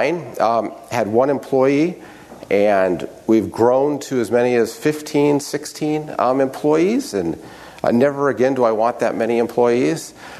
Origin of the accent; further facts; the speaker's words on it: Nebraska, United States; Okay, I'm from Nebraska, and we're having the same issues that Texas is having right now